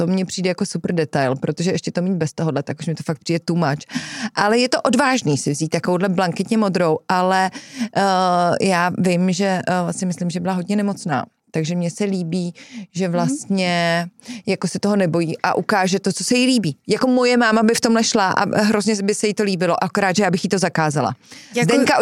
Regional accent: Prague, Czechia; born there; říkám, jaká jsem Pražečka, ale máma je, mámina větev je původem z Ostravy, tátova z Brna. Jako já jsem se narodila v Praze

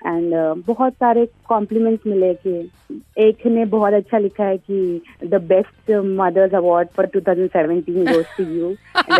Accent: Mumbai, Maharashtra, India; मैं बेसिकली मुंबई से हूँ

